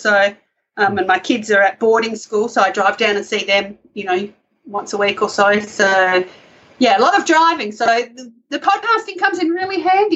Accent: Australia; They all like our accent, but I don't know what my accent is.

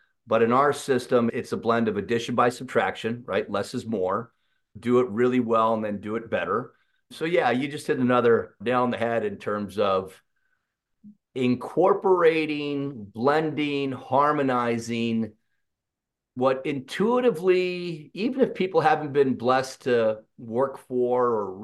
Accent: London, United Kingdom; As a kid, I grew up in London

